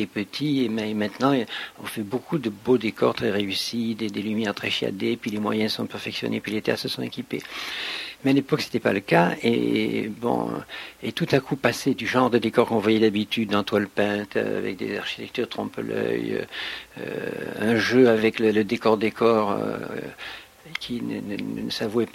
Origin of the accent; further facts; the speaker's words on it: Marseille, Provence-Alpes-Côte d'Azur, France; accent: Marseille; moved away; alors, Marseille, c'est la ville de mon enfance.